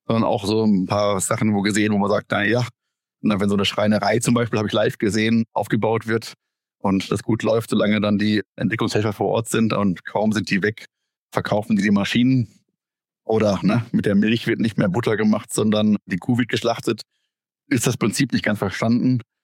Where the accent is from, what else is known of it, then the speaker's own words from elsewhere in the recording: North Rhine-Westphalia, Germany; Wo ich herkomme ursprünglich, aus Westfalen im Münsterland, da war ja oder ist noch ein bisschen die Möbelbranche sehr stark vertreten.